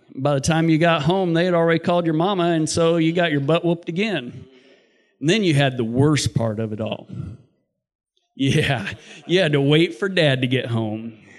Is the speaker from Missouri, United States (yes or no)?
yes; Cosby, Missouri, United States; I grew up in Cosby, Missouri. Great family. I was raised in a great family.